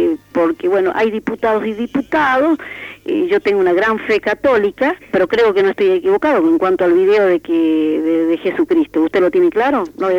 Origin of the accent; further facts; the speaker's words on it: Argentina; Yo tengo una obligación moral, como ciudadana argentina, como católica